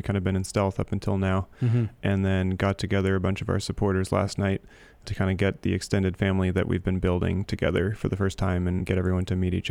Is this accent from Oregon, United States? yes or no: yes; Ashland, Oregon, United States; I grew up in Ashland, Oregon, which is a little hippie town of 20, 25,000 in Southern Oregon.